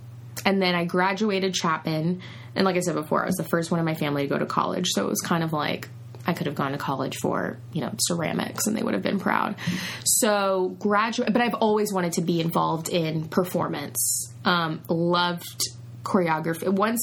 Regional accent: Sydney, New South Wales, Australia; moved away; also born or lived in Las Vegas, United States; So lived in Sydney my entire life.

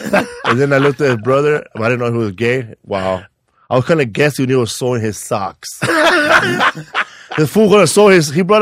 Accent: Los Angeles, California, United States; Yeah, I grew up in Boyle Heights Villas.

